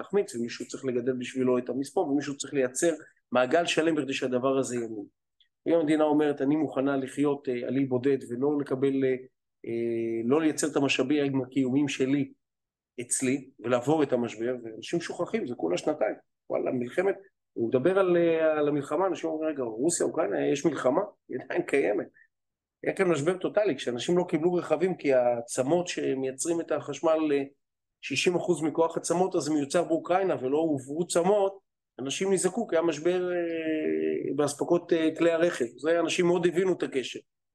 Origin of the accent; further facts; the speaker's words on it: Rishon LeZion, Central District, Israel; אני מגיע מהערים הגדולות, ראשון לציון כ-300,000 תושב, זה עיר הרביעית בגודלה